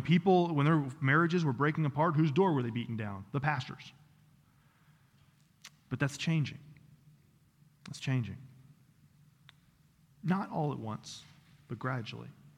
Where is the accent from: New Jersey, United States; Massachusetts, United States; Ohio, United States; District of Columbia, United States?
District of Columbia, United States; Washington; also born or lived in Clarksburg, West Virginia, United States; As I shared in Sunday school, I grew up in Washington, D.C. Spent about 12 years there. My dad is FBI, got transferred to Clarksburg, West Virginia. And so we went from the city to the country.